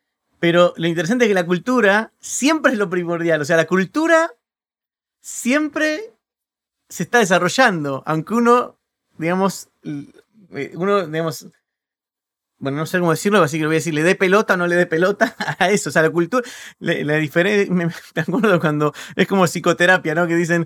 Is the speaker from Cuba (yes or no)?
no; Argentina; now in United States; Bueno, ya que soy argentino, si bien vivo en Estados Unidos